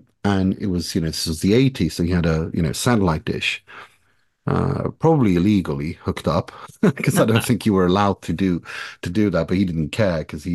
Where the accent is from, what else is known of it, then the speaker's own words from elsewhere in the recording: Gothenburg, Västra Götaland, Sweden; also born or lived in Tehran, Iran; I was born in Iran, in Tehran, in June 1981. We came to Sweden as refugees in 1984. I was 3 years old. It was my grandmother and my mum and me and I. So to Gothenburg. And that's where I was raised, in Gothenburg.